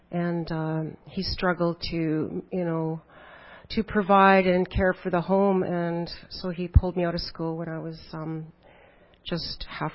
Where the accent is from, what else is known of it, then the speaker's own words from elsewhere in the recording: North Vancouver, British Columbia, Canada; born there; I was born in North Vancouver. I was raised in a non-Christian home.